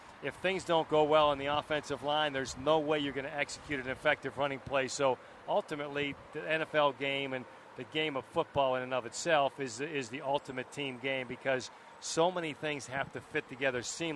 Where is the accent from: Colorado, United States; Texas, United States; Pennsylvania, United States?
Pennsylvania, United States; now in Buffalo, United States; Now I'm a native son of – someone asked, where are you from? Where's your hometown? And with all due respect to the Keystone State, I mean, I've been in Buffalo so long, I got to consider